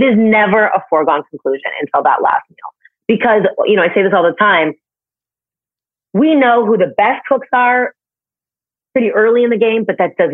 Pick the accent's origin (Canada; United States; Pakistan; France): Canada; I'm from Canada.